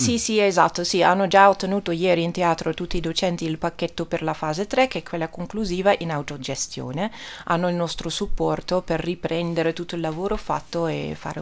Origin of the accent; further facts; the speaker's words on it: Amsterdam, North Holland, Netherlands; io vengo fuori da una bellissima realtà che c'era ad Amsterdam, la mia città d'origine, diciamo